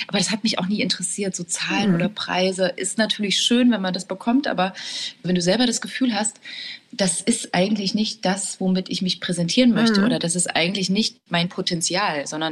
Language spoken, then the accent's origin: German; Erfurt, Thuringia, Germany; Also ich komme ja aus Erfurt